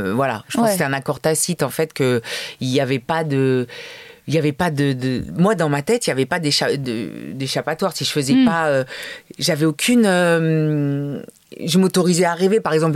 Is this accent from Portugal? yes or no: no; Paris, Île-de-France, France; après, moi, j'ai grandi à Paris tout le temps